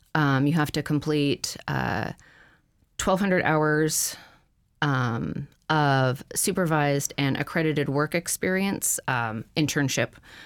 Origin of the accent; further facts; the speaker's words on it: Washington, United States; now in Alaska, United States; my 10-year anniversary of moving up to Alaska. So this is kind of a big year for me. I am a transplant from Washington State